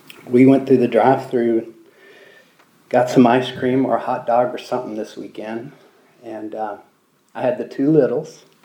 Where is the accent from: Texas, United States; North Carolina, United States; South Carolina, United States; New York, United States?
Texas, United States; I'm from Texas, where men are men and women are too, and we don't cry.